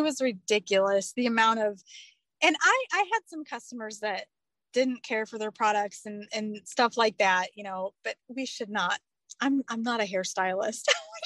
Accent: Indiana, United States; now in Alabama, United States; I live in Alabama now. I'm originally from Indiana.

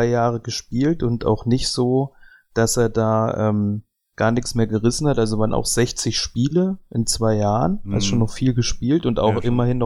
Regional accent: Hesse, Germany; Ich komme aus Nordhessen.

